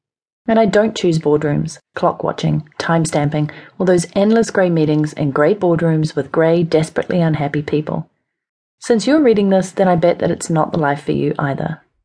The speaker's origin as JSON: {"language": "English", "country": "New Zealand", "tie": "born or raised there", "said": "I grew up in New Zealand, one of the most beautiful countries in the world, where my European parents had settled after a world tour honeymoon."}